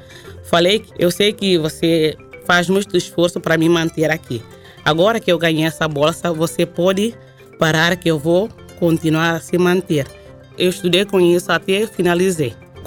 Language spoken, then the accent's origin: Portuguese; Bissau, Guinea-Bissau; born there; also born or lived in Curitiba; nasci em Bissau em 79, sou licenciada em Psicologia no Brasil, no estado de Paraná, Curitiba.